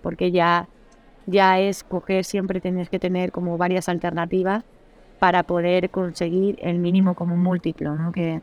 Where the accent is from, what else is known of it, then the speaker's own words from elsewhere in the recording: Andalusia, Spain; A mí hablar, soy andaluza, o sea, no hay otra cosa que me guste más que hablar en la vida.